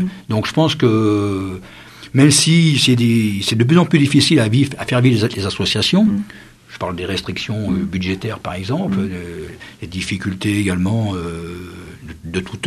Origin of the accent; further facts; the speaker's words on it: Normandy, France; Alors, personnellement, n'étant pas natif des Vosges, puisque moi je viens de la Normandie